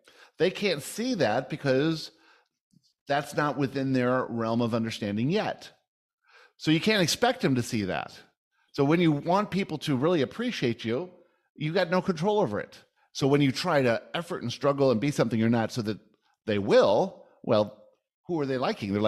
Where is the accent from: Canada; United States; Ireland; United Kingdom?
Canada; Vancouver, British Columbia; born or raised there; also born or lived in South Africa